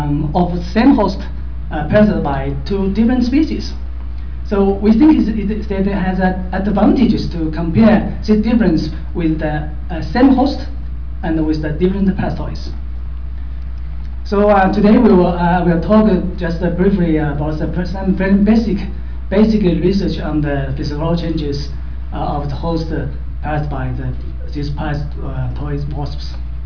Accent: Zhejiang, China; English is a second language; from Zhejiang University, China.

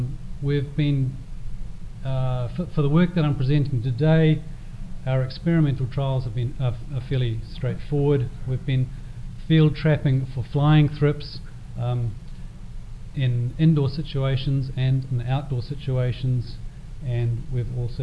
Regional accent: New Zealand; I'm from New Zealand. I've arrived here the long way around through Europe

